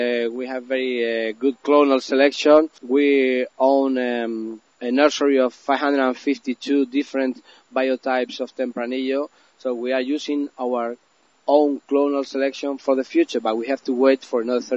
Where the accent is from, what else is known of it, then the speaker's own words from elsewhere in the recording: La Rioja, Spain; English is a second language; They come from Barcelona, but they rely on us. We are from Rioja, the technical team.